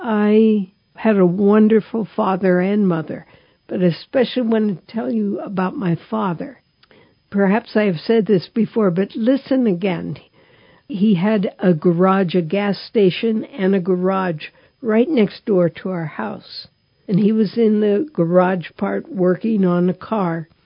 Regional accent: Pennsylvania, United States; I grew up in Pennsylvania, so I heard John Newman because he did so much for Catholic education

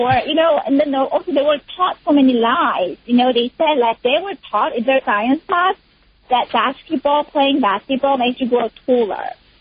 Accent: United States; And I'm American, you know?

